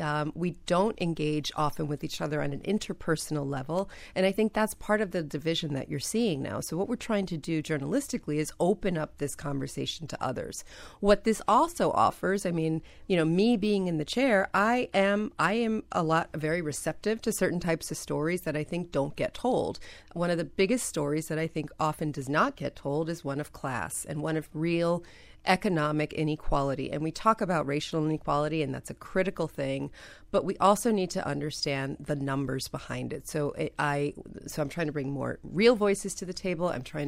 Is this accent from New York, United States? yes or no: yes; New York, United States; No, I'm from New York.